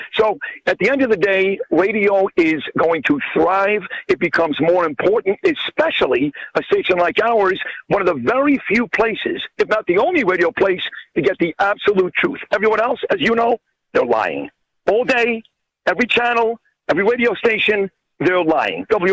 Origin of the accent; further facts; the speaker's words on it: New York, United States; years old, because I am a New Yorker.